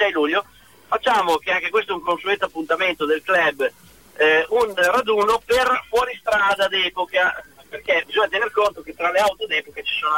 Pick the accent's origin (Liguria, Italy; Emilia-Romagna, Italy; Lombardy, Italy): Emilia-Romagna, Italy; Bazzano; Io purtroppo, che non sono neanche porrettano, perché io sono di Bazzano